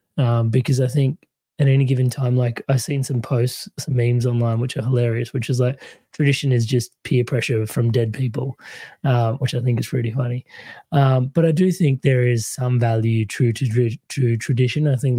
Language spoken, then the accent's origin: English; Adelaide, South Australia, Australia; born there; Yeah, I was born in Australia in a small city called Adelaide.